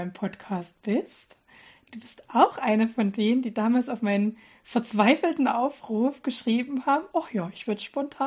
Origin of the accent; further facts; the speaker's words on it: Dresden, Saxony, Germany; wir kommen beide ursprünglich aus Sachsen.